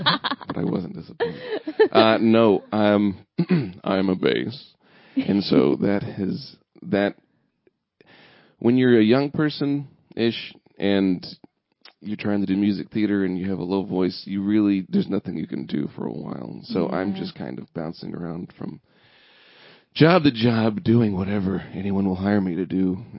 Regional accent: Dallas, Texas, United States; So I'm also from Dallas.

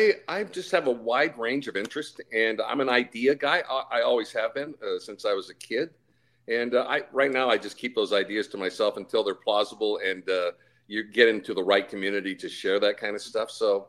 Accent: Snohomish, Washington, United States; Well, I came from Snohomish, Washington. Mike and I are from the Pacific Northwest, and so our early influences are of radio and television broadcasters of the Seattle-Tacoma-Everett area.

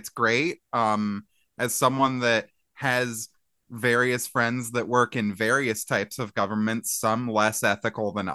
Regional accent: United States; To show that I'm American

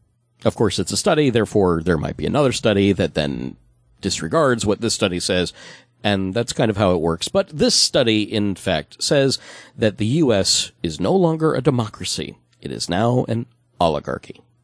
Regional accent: Scotland, United Kingdom; And I am also a Scotsman, so there.

